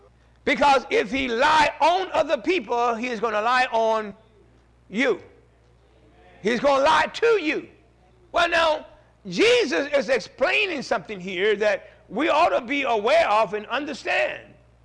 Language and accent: English; Pike Road, Alabama, United States; born there; I was born in Pike Road, Alabama. Pike Road is behind the country. You know what I mean? Yeah. Way behind the country.